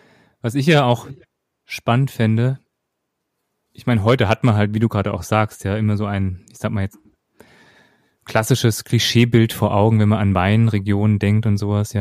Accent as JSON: {"language": "German", "town": "Karben", "region": "Hesse", "country": "Germany", "tie": "born or raised there", "said": "selbst bei mir in meinem Heimatdorf in Karben, nördlich von Frankfurt"}